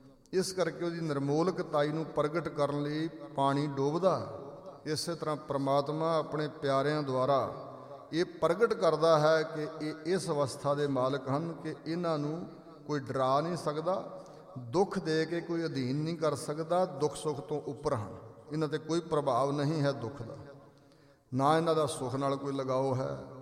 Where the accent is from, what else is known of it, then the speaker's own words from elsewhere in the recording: Punjab, India; ਮੇਰੇ ਪਿੰਡ ਦੇ ਨਾਲ ਹੀ ਇੱਕ ਪਿੰਡ ਹੈ, ਜ਼ਿਲ੍ਹਾ ਗੁਰਦਾਸਪੁਰ 'ਚ ਆਦੋ ਵਾਲੀ ਪਿੰਡ ਹੈ